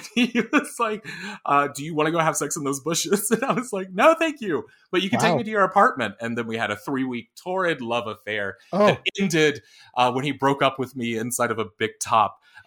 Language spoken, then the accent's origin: English; Rock Hill, South Carolina, United States; I don't consider us a part of Rock Hill, but I grew up in Rock Hill. Mm-hmm. So yeah, I'm right where I grew up.